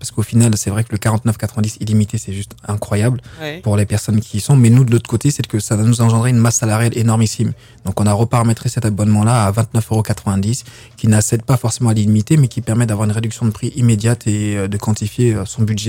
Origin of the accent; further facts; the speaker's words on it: Gagnoa, Gôh-Djiboua, Côte d’Ivoire; born there; Moi, je suis né à Gagnoa.